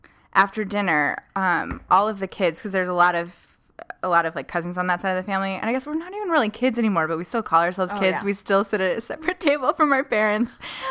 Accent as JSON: {"language": "English", "region": "Midwest", "country": "United States", "said": "I say aunt because I'm from the Midwest"}